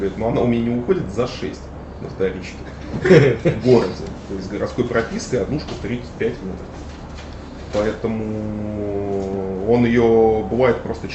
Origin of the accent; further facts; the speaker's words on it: Saint Petersburg, Russia; я родился и прожил в Красносельском районе, который по соседству 15 лет.